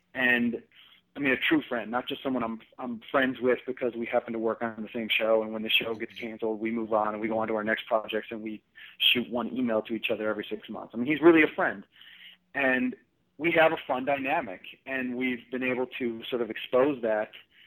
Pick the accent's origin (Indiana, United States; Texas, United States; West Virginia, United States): Texas, United States; accent: southern; My southern accent will come out because